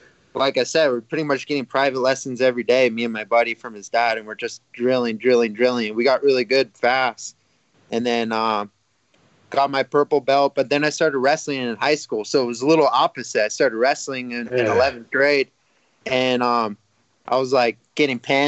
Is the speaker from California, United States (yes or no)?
no; Hawaii, United States; Yeah, I mean, I grew up on the North Shore. It's more of like a surfing town.